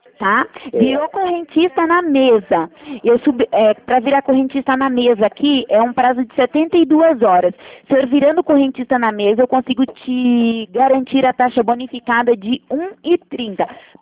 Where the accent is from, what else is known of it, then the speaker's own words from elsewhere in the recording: Curitiba, Paraná, Brazil; eu sou daqui de Curitiba, né?